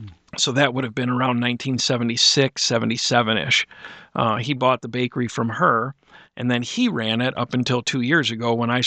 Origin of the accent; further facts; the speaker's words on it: Allen Park, Michigan, United States; I grew up in the Allen Park area, right over by Rogers School.